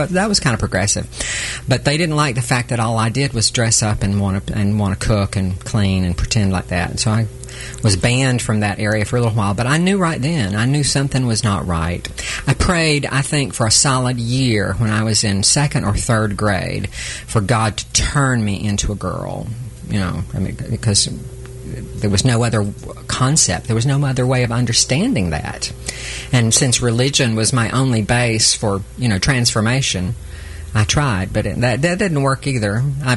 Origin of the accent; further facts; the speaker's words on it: White Bluff, Tennessee, United States; also born or lived in Nashville; I grew up in White Bluff, Tennessee. Well, Nashville to start with, and then we moved out to the country.